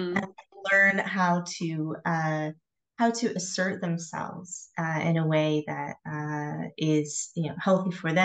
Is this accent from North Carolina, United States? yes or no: no; Michigan, United States; moved away as an adult; now in Czech Republic; I live in the Czech Republic, but I am originally from Michigan. So I've lived sort of my whole adult life now in a foreign country, if you will.